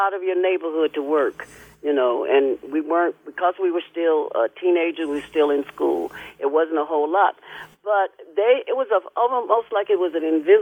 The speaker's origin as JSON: {"language": "English", "region": "California", "country": "United States", "tie": "born or raised there", "also_born_or_lived": "Texas", "said": "born and raised in California. They sent my father to Texas for 5 years to take over a church. And it was at the age of 10 to 15."}